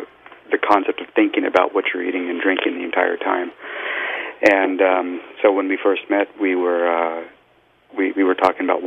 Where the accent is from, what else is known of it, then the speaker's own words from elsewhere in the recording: Fresno, California, United States; Yes, I am. I'm from Fresno, California, originally.